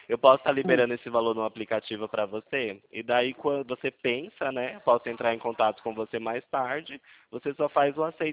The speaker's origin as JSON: {"language": "Portuguese", "town": "Itu", "region": "São Paulo", "country": "Brazil", "said": "Não, eu sou de Itu, São Paulo"}